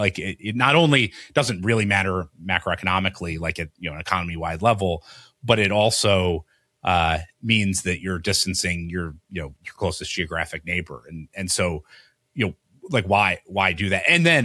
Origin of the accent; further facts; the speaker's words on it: Detroit, Michigan, United States; I'm from Detroit. So I'm like one third Canadian by constitution.